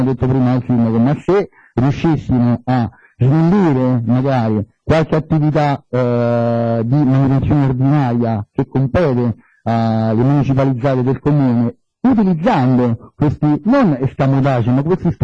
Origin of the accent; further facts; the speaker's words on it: Rome, Lazio, Italy; visto che io vengo da Roma e quindi sarei costato